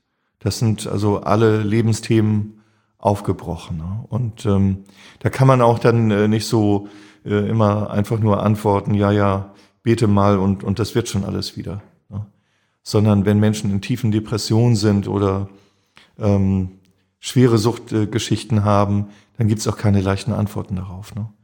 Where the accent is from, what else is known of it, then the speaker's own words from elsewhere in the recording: Schleswig-Holstein, Germany; ich bin auf dem Dorf groß geworden, in Schleswig-Holstein. Und das in einer sehr, sehr frommen Familie.